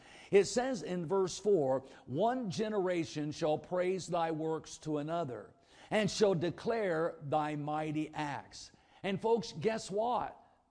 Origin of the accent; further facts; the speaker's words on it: Dunkirk, Indiana, United States; Now, I came from Dunkirk, Indiana, people. It's amazing I got through high school. I think the only reason they let me graduate from Dunkirk High School.